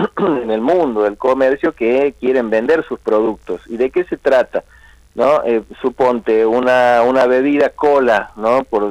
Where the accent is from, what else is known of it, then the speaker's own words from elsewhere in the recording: Argentina; nosotros hoy hemos tenido la oportunidad de vivir como argentinos esto